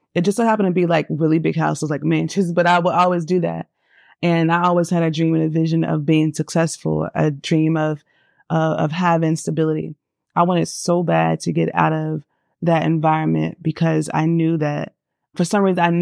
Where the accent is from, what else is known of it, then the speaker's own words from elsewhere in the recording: North Carolina, United States; also born or lived in Georgia, United States; I'm a native of Georgia. I'm a real Georgia peach, real life. So I was raised in North Carolina primarily. And yeah, so I'm a Southern girl at heart.